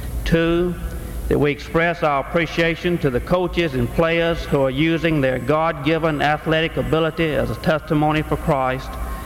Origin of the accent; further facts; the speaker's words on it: Georgia, United States; from Georgia.